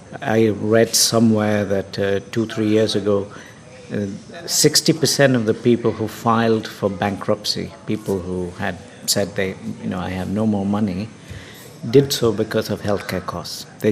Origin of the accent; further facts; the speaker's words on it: India; So I'm a doctor from India.